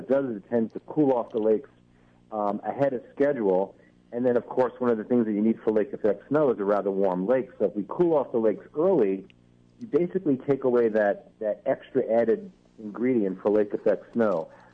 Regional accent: Michigan, United States; It's my home state.

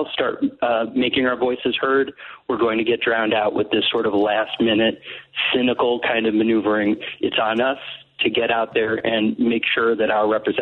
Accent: Springfield, Illinois, United States; Yeah, you know, I grew up in Springfield. It was a frustrating place to grow up on a variety of reasons

